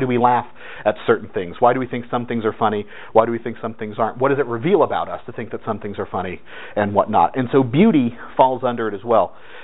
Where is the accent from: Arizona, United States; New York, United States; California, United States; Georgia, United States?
California, United States; So I'm from California, which is why if I have a weird accent, sorry, that happens.